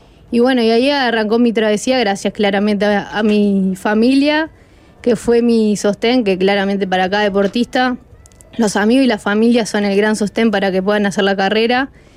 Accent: Trinidad, Flores, Uruguay; Yo soy de Trinidad Flores, sí. Allá no existía fútbol femenino en aquel entonces

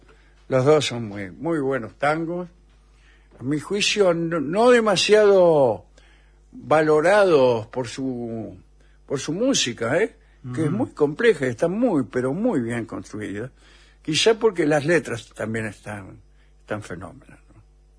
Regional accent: General Roca, Río Negro, Argentina; de General Roca.

